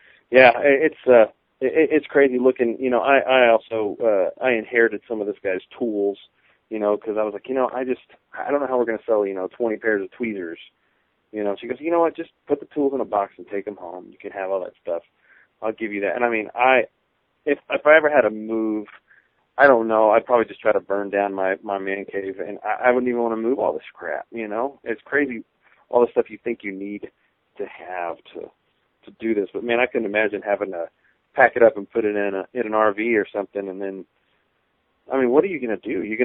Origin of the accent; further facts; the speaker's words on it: Corpus Christi, Texas, United States; I grew up in Corpus Christi, and, I mean, I guess we had a little club down there